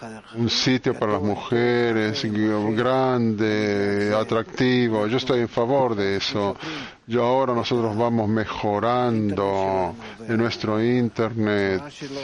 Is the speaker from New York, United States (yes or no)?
yes; New York, United States; de Nueva York.